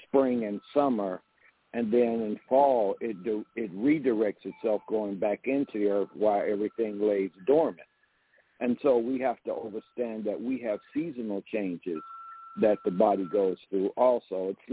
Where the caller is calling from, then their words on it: Eatonton, Georgia, United States; in the Stolen Land of the Muscogee Creek in Eatonton, Georgia.